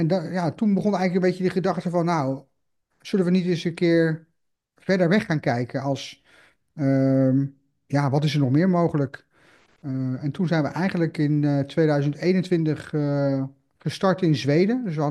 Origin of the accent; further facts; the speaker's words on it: Voorschoten, South Holland, Netherlands; now in Deventer, Netherlands; Ja, ik kom zelf uit het Westen, ik kom zelf uit Voorschoten, maar mijn vrouw die komt uit Deventer, dus ben toen verhuisd voor de liefde naar Deventer. En wij hebben altijd in de stad gewoond